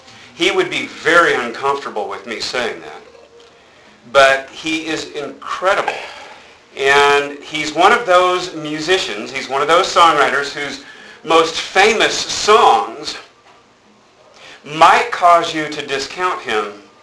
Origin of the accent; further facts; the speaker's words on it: Texas, United States; born there; also born or lived in Oklahoma; Texas won't have me because I lived in Oklahoma too long, and Oklahoma won't have me anymore because I was born in Texas and now live here.